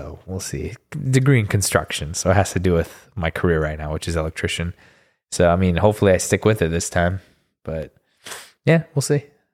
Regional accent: Texas, United States; born there; I was born in Texas only because my dad was doing medical training down there with my mom.

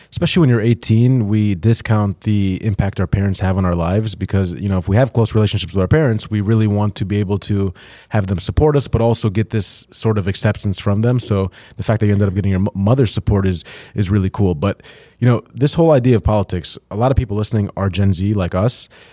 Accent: Jordan; now in United States; I came from Jordan, the Middle East. My parents were born there and they came here

